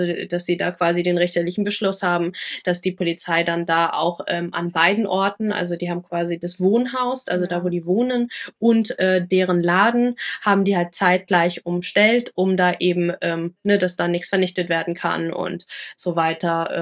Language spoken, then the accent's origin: German; Lower Saxony, Germany; ich habe in Rheinland-Pfalz angezeigt, da habe ich zu der Zeit gelebt. Der Fall ist aber in Niedersachsen passiert, wo ich aufgewachsen bin.